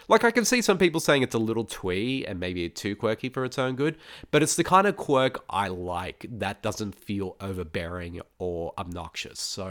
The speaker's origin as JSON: {"language": "English", "country": "Australia", "said": "since I'm Australian"}